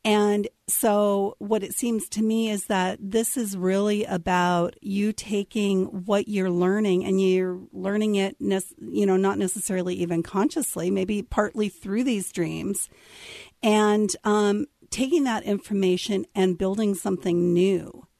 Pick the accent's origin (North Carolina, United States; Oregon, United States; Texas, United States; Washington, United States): Washington, United States; Seattle; from Seattle, too. So we're connected already.